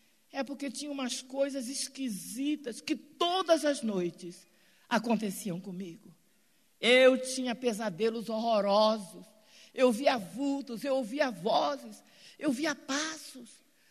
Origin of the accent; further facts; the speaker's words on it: Rio de Janeiro, Brazil; Eu sou carioca da Gávea.